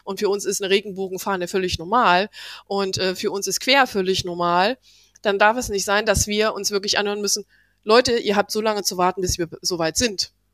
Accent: Dresden, Saxony, Germany; Und aber er kommt ja aus Dresden, so meine Heimat, ne? Ich bin ja auch Sachse.

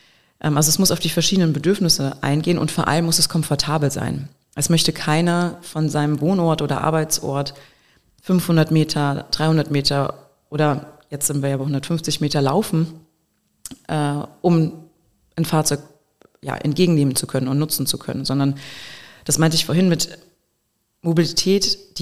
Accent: Rüsselsheim, Hesse, Germany; Ich bin in Rüsselsheim groß geworden, Automotive-Stadt. Ganze Familie ist im Automotive-Bereich tätig gewesen.

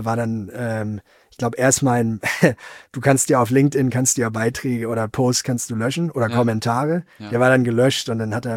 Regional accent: Schleswig-Holstein, Germany; wenn ich in Schleswig-Holstein dann so unterwegs bin, in den Dörfern und Städten, wo ich aufgewachsen bin

